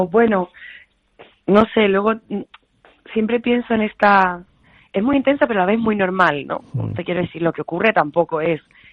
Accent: Seville, Andalusia, Spain; also born or lived in Madrid / Rome / London; yo soy de Sevilla, ahora mismo vivo en Sevilla.

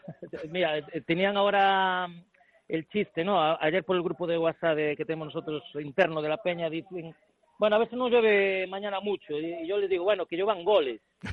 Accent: Galicia, Spain; porque aparte yo como gallego y aparte conozco el fútbol de aquí

